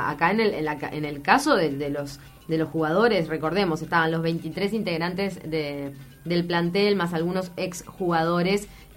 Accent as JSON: {"language": "Spanish", "country": "Uruguay", "said": "Así somos los uruguayos"}